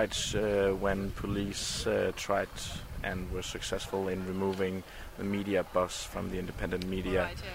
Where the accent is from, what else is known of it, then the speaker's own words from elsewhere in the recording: Denmark; I'm a journalist from Denmark, working from the Danish newspaper Nyhedsavisen.